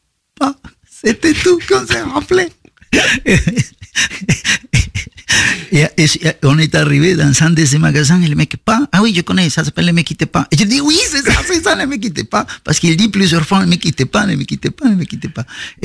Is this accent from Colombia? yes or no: yes; Chocó, Colombia; Je viens d'une région de la Colombie où tous les esclaves ont fui. Je suis né dans ces régions, les régions de Choco.